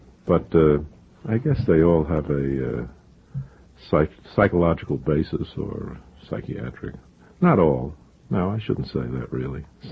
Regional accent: Brooklyn, New York, United States; also born or lived in Rockaway Beach; I grew up in Brooklyn, mostly. And, lived at a great many places, I must say. Moved about a great deal. Went to 8 elementary schools.

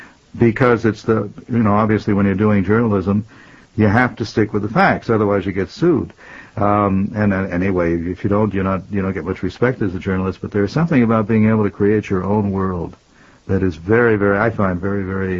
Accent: Boston, Massachusetts, United States; moved away as an adult; now in New York, United States; 1953, when I came to New York from Boston.

